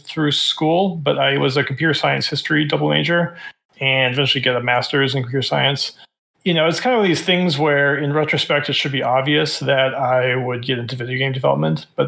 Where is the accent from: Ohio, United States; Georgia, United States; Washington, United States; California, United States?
Washington, United States; Centralia; I grew up in Washington State, a little town called Centralia, Washington, which is kind of a little rural town, but it's not too far from Seattle.